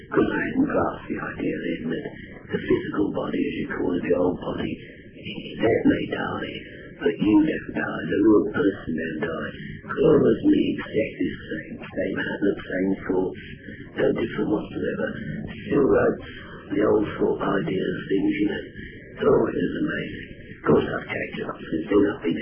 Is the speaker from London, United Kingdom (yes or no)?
yes; Blackheath, London, United Kingdom; also born or lived in Bristol; And actually, I came originally, I came from Blackheath.